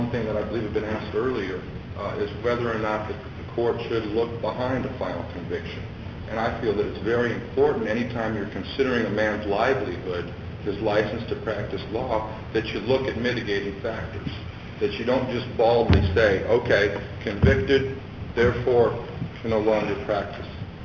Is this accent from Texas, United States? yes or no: yes; Garland, Texas, United States; I'm from Garland, just east of Dallas.